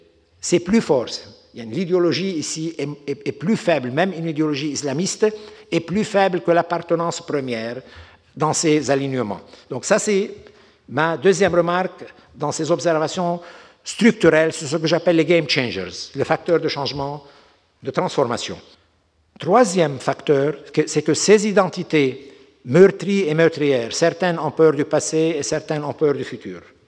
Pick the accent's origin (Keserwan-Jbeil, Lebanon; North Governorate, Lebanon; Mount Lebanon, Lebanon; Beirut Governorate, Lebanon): Beirut Governorate, Lebanon; Beirut; malheureusement, je viens de Beyrouth, donc.